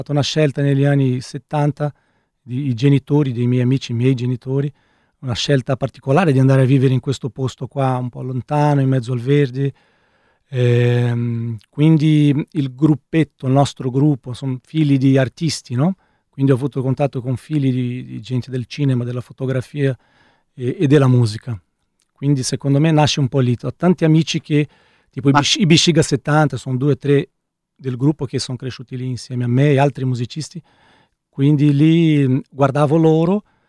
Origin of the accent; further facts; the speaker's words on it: São Paulo, Brazil; Italian is a second language; Sì, e c'è il club dove sono cresciuto, nella Guarapiranga.